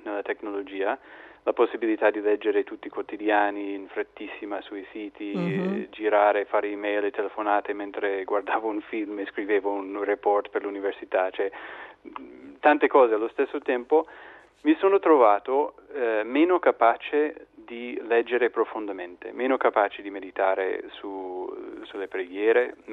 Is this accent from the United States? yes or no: yes; United States; noi sono cresciuto negli Stati Uniti e lì questa usanza della distance education era già in atto negli anni 90